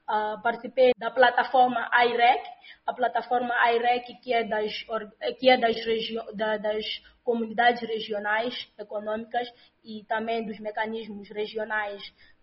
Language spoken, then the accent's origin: Portuguese; Mozambique; para a minha casa, para a minha terra, Moçambique